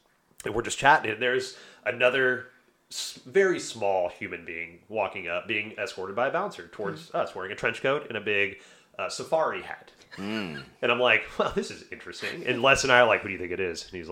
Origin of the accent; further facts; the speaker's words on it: Houston, Texas, United States; I grew up in Houston, so he was the quarterback of the Oilers.